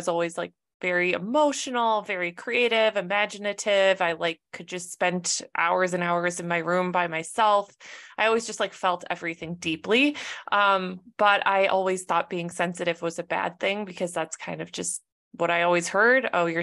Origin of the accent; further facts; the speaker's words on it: Minnesota, United States; also born or lived in Southern California; I grew up in Minnesota and then I got an internship opportunity in Southern California. So I moved to Southern California.